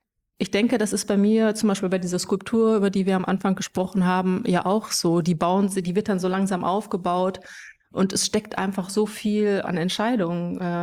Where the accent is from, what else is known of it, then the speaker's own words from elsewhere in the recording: Münster, North Rhine-Westphalia, Germany; born there; ich bin in Münster geboren. Das ist eine kleine Stadt in Nordrhein-Westfalen. Auch sehr katholisch erzogen worden, also von der einen Seite mütterlicherseits und von der anderen Seite also auch viele Pfarrer in meiner Familie.